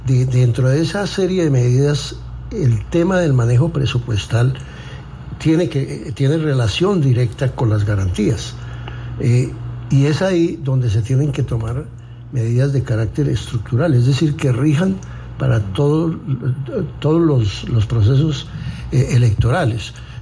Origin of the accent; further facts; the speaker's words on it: Zipaquirá, Cundinamarca, Colombia; Yo fui alcalde del 2001 al 2003 en mi ciudad natal, en Zipaquirá, y ya existía.